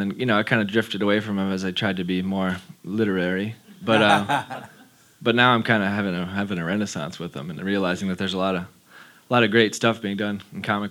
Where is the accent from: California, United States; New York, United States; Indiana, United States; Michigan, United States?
Michigan, United States; Yeah, a lot of my childhood, and we're from Michigan originally.